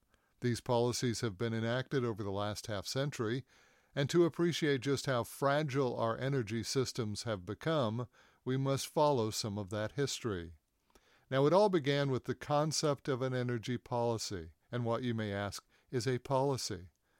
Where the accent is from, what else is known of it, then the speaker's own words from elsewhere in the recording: Pennsylvania, United States; In my home state of Pennsylvania, we too have the world's largest anthracite coal reserves, the cleanest burning of all coals.